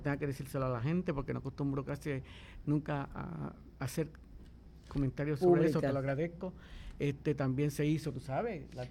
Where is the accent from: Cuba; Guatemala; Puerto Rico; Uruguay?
Puerto Rico; Lares; Imagínate este momento tan lindo, y aquí en mi pueblo, uh-huh. Me siento muy feliz.